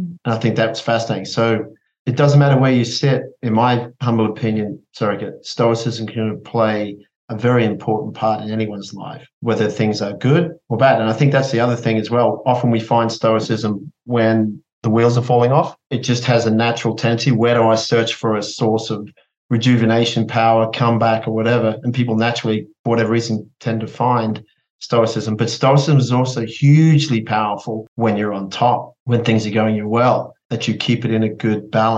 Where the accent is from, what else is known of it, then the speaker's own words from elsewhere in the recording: Queensland, Australia; When I was younger, there was less opportunity growing up in West Queensland, but I had lots of structure around me.